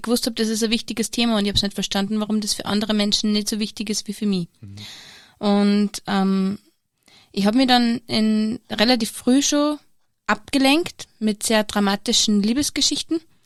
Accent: Steyr, Upper Austria, Austria; Ja, also ich bin verheiratet, ich habe 2 kleine Kinder, ich bin Zahnärztin und ich komme aus Steyr.

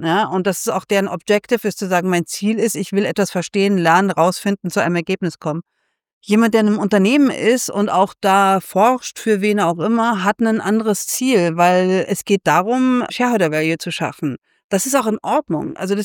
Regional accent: Germany; vielleicht bin ich da jetzt auch so ein bisschen als Deutsche noch so beeindruckt

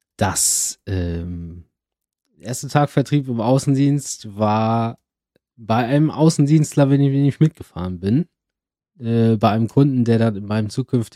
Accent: Norderstedt, Schleswig-Holstein, Germany; moved away as an adult; also born or lived in Hamburg; Ich bin geborener Hamburger, in Norderstedt aufgewachsen, nördlich von Hamburg, auch sehr schön, also im Speckgürtel.

